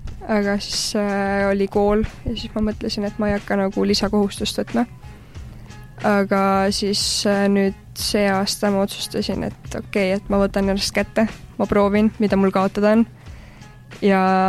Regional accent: Rapla, Rapla County, Estonia; olen Rapla linnast pärit, olen 20-aastane

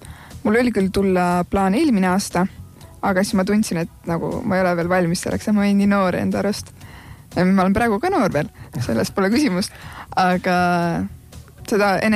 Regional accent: Rapla, Rapla County, Estonia; ma olen Lõunestist, pärit pere on sealt kandist, aga juba pisiksest peale olen Raplas, õpin Rapla gümnaasiumis

